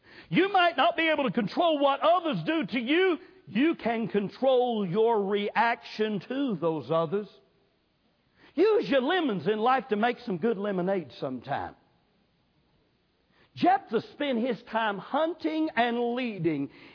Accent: South Carolina, United States; We both know how to pronounce words because I'm from South Carolina and he's from North Carolina.

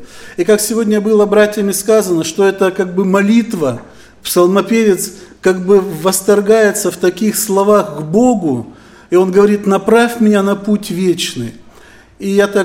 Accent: Ussuriysk, Primorsky Krai, Russia; Я из Приморского края, город Уссурийск. Мне однажды в своей жизни пришлось в малолетнем возрасте выехать из Приморского края и несколько лет жить в другой местности. Это ближе к Поволжью туда.

